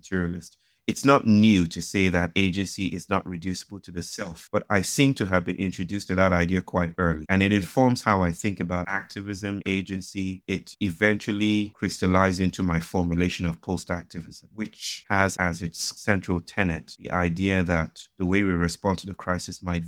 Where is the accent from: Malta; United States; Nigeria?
Nigeria; Well, I grew up in Nigeria